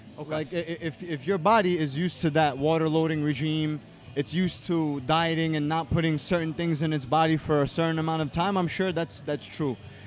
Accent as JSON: {"language": "English", "town": "Brooklyn", "region": "New York", "country": "United States", "said": "I'm from Brooklyn, baby."}